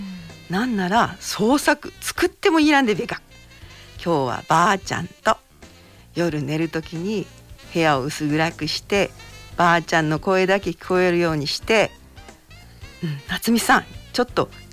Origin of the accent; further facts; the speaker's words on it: Oe, Yamagata, Japan; now in Nagai, Japan; 私は大江町出身だげんと、長いでの暮らしの方が長くなってしまって、いつの間にか何々してけらっしゃいっていう大江町の言葉よりも、何々しておごやしの方が使い慣れてきたなだげんと